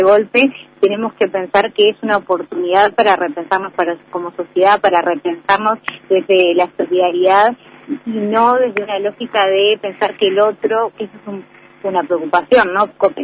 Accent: Uruguay; tenemos la capacidad como uruguayos y uruguayas, como población, de poder estar en la calle

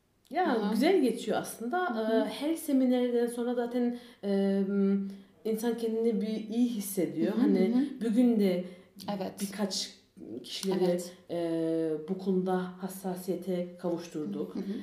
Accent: Darmstadt, Hesse, Germany; Darmstadt'ta doğdum, büyüdüm.

